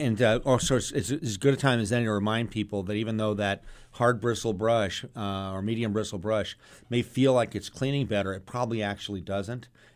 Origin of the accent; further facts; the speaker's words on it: Southwest, United States; Well, I'm actually from the Southwest, so I'm used to.